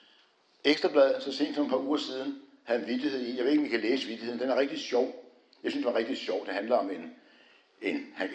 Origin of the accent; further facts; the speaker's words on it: Copenhagen, Capital Region of Denmark, Denmark; born there; det ved jeg sådan set, hvad du mener, fordi jeg er født på Nørrebro